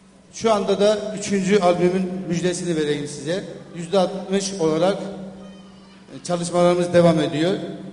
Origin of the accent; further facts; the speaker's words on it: Elazığ, Turkey; now in Adana, Turkey; Aslen Elazığlıyım. Şu anda Adana'da oturmaktayım.